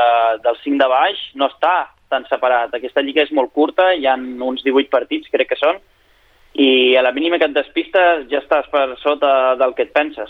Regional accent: Reus, Catalonia, Spain; now in Sabadell, Spain; jo sóc de Reus, però la veritat és que aquest any, com que també estic estudiant una enginyeria, tinc un pis a Sabadell

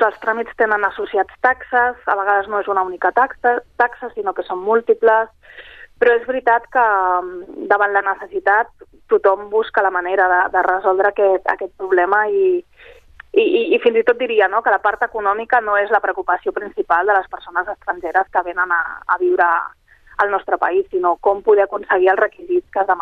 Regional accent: Catalonia, Spain; Segurament molts de nosaltres que hem nascut aquí i som catalans

